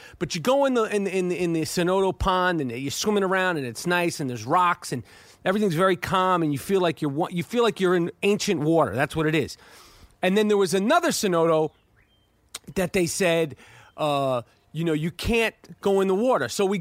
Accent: New York, United States; I'm from New York, okay? If I see a rat, I get nervous, okay?

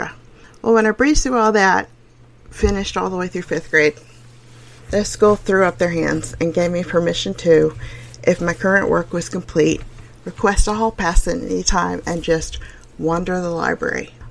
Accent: the South, United States; accent: Southern drawl; And yep, there's the y'all. I'm from the American South. So there's going to be some dropping off of the end of words on this podcast. There's going to be some drawling.

